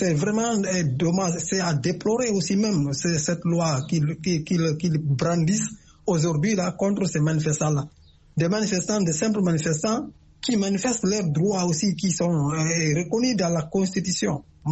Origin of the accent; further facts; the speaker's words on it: Guinea; La Guinée qu'on a crise est mon pays. Et mon pays d'origine.